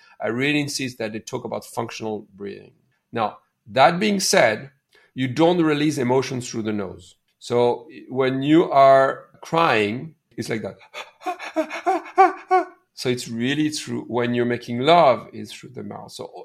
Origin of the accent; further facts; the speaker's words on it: India; now in Canada; I'm from India. I'm a Canadian from Indian origin. I'm a male. I'm a father